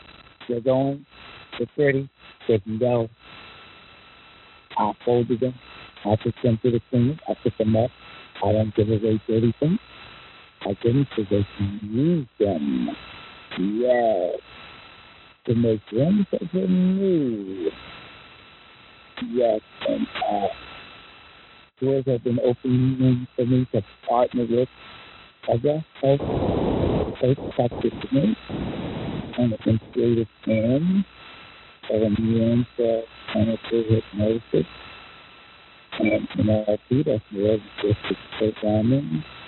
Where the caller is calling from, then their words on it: Edison, New Jersey, United States; I'm coming in from New Jersey, Edison, New Jersey.